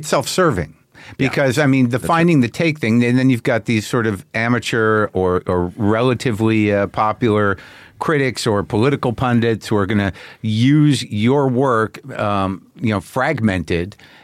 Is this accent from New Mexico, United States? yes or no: yes; Albuquerque, New Mexico, United States; also born or lived in New Jersey; I grew up in Albuquerque, and I, too, was born in New Jersey.